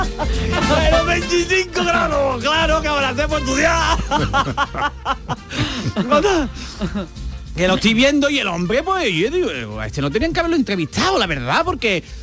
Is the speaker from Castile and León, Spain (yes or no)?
no; Andalusia, Spain; Y como somos andaluces, pues vivimos, ¿no?